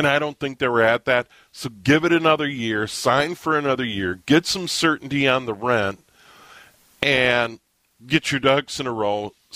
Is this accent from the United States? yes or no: yes; Midwest, United States; I grew up in the Midwest. Sure, we've got tornadoes, dreadful winter weather at times.